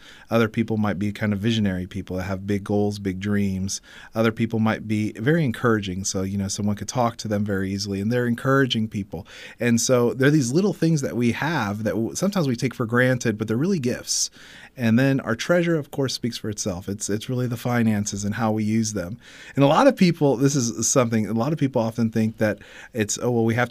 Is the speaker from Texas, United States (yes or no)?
yes; Corpus Christi, Texas, United States; I'm a hometown boy. I'm from Corpus Christi. I've lived here my whole life. Moved away a little bit to go serve in the Marine Corps and came back.